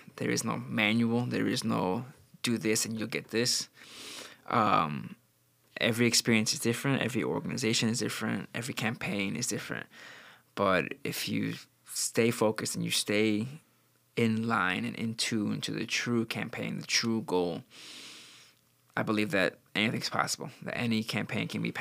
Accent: Chicago, Illinois, United States; When I tell people, oh, I'm from Belmont Creighton, they hear the word Belmont and think of Belmont Avenue.

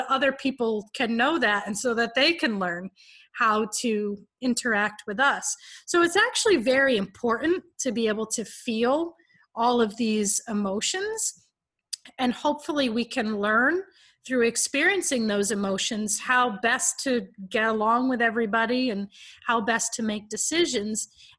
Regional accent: Stafford Springs, Connecticut, United States; I grew up in Stafford Springs, Connecticut, and I went to college 15 miles down the road from my parents.

